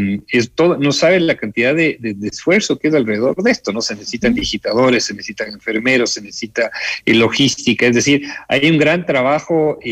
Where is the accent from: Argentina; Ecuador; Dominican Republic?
Ecuador; no hay quien nos pare como ecuatorianos, ¿no?